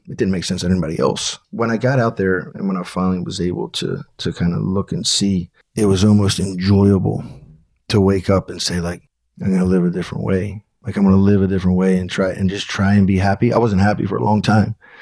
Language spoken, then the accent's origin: English; Baltimore, Maryland, United States; So I grew up in East Baltimore. I was always with the older guys.